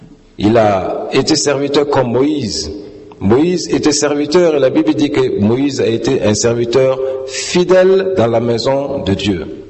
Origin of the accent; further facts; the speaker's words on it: Burkina Faso; Je viens de Burkina Faso.